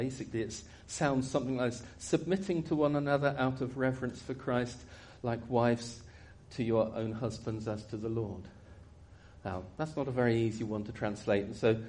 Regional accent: United Kingdom; Maybe some of us, because we're British, might feel a little bit uncomfortable

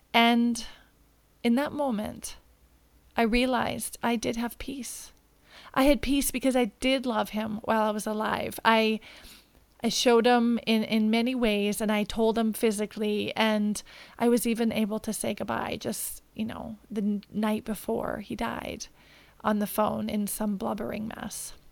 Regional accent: Williston, North Dakota, United States; I grew up in Williston, North Dakota

